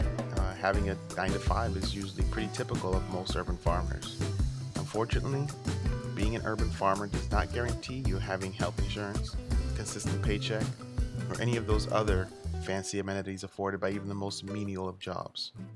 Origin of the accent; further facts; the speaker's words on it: Miami, Florida, United States; As a teenager, I grew up in the Redlands, a rural portion of Miami, basically on the fringe of the Everglades.